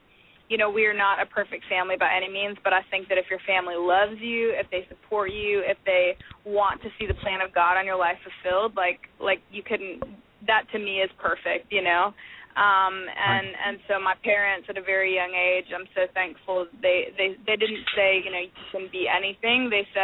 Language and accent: English; Fort Worth, Texas, United States; also born or lived in Florida / Rockwall, Texas; We were in Rockwall, Texas. I was born in Florida. We moved to Rockwall, Texas, like around 5, 6. And then I moved to Fort Worth whenever I was like around 7.